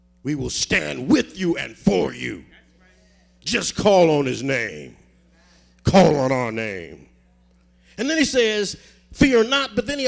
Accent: Compton, California, United States; That little house I grew up in Compton is 1,100 square foot house.

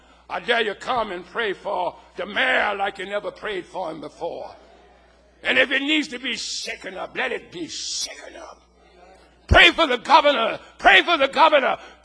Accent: Louisiana, United States; I'm from Louisiana. I'm from the dark side.

